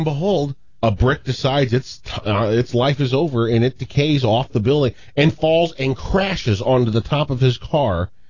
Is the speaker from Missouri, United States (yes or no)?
yes; St. Louis, Missouri, United States; I grew up in South St. Louis, and when I would go to Cardinals games and when I was a beer vendor at Busch Stadium